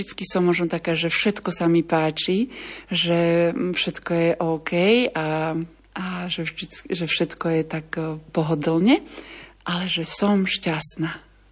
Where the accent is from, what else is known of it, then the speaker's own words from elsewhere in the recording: Košice, Košice Region, Slovakia; now in Wrocław, Poland; Pochádzam z východu Slovenska, z Košíc